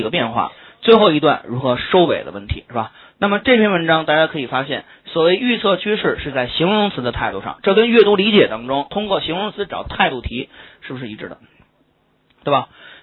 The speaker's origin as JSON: {"language": "Chinese", "country": "China", "said": "就拿这个段落来看，我们中国人会怎么说呢？"}